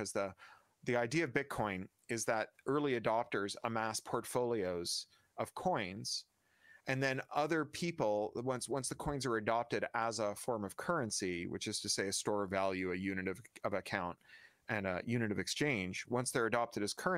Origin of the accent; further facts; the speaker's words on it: Toronto, Ontario, Canada; when I was a kid growing up in Toronto